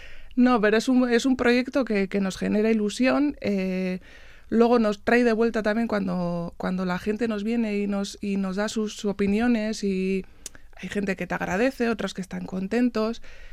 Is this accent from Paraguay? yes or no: no; Ubide, Basque Country, Spain; nosotras somos de Ubide, a 7 kilómetros de Otxandio.